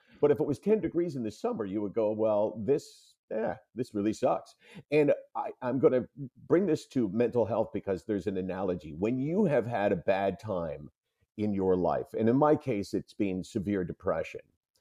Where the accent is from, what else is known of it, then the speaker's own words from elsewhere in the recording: Toronto, Ontario, Canada; born there; I was born in Toronto, came from a really close family.